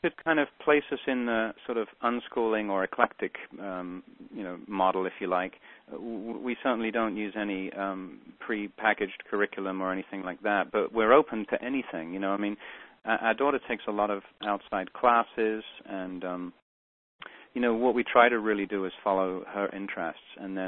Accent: London, United Kingdom; No, I grew up in London, England, and I went to traditional public school with very mixed results.

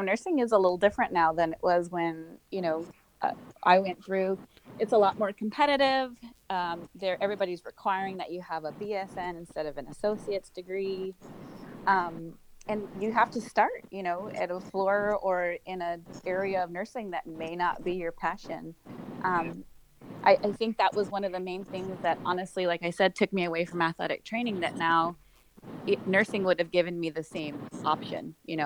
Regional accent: Albuquerque, New Mexico, United States; So I love New Mexico. I'm from Albuquerque, but I don't want to go live in a small, city in New Mexico.

